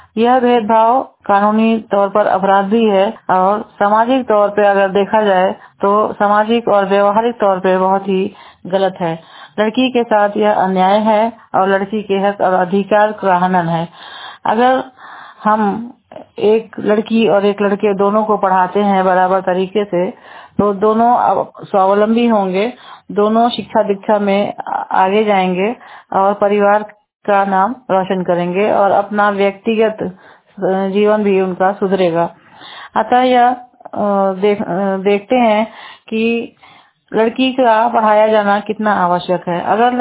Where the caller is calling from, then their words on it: Mau, Uttar Pradesh, India; मैं जनपद मऊ से हूँ